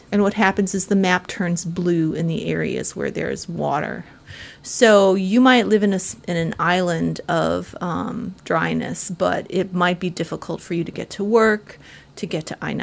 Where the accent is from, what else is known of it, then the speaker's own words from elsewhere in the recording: Florida, United States; also born or lived in Manhattan / Philadelphia; when I was growing up in Florida, we'd never heard of climate change.